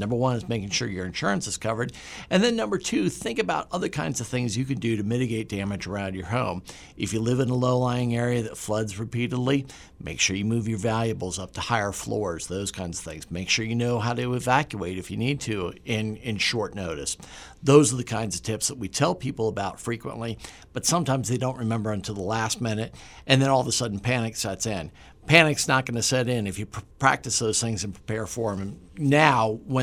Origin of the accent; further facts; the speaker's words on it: Washington, District of Columbia, United States; All of a sudden, I'm from Washington, D.C. We had tornado warnings all over Washington, D.C. this morning.